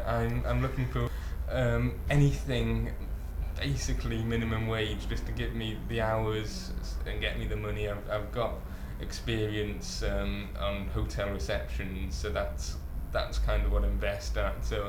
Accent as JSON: {"language": "English", "town": "Stoke-on-Trent", "region": "West Midlands", "country": "United Kingdom", "said": "I'm 21 and I'm from Stoke-on-Trent."}